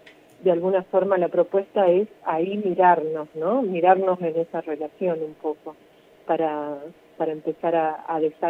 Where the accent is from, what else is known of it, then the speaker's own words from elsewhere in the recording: Salta, Argentina; yo soy salteña